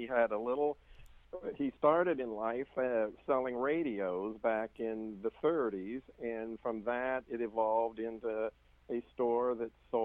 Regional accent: Midwest, United States; born there; And again, I was born in the Midwest in a little small town, but the Midwest part is important

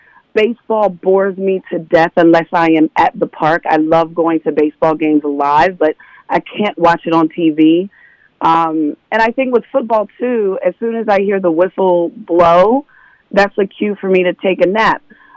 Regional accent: Pittsburgh, Pennsylvania, United States; I'm from Pittsburgh. So I came out of my mother's vagina into a Steelers jersey, I think.

